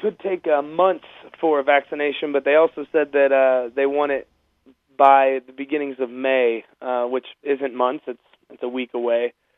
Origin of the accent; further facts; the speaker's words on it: St. Charles, Missouri, United States; I know in my hometown of St. Charles, Missouri, last week they had a roadblock on the street